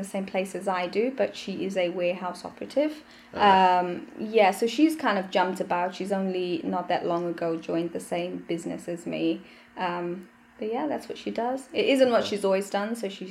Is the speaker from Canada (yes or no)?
no; Bulawayo, Zimbabwe; now in United Kingdom; So I am from Bulawayo, Zimbabwe, Southern Africa. I've been in the UK now for 8 years. This July was 8 years, actually.